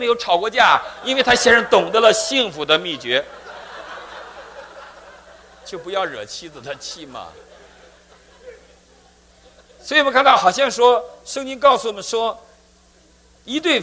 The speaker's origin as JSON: {"language": "Chinese", "town": "Wangkui County", "region": "Heilongjiang", "country": "China", "tie": "born or raised there", "moved": "yes", "lives_now": "United States", "said": "那我生在中国黑龙江省望奎县郊区第四中学。"}